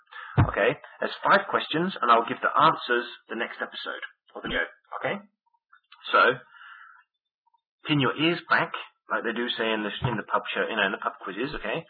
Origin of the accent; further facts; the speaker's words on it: England, United Kingdom; I'm English, so we haven't got very good American accents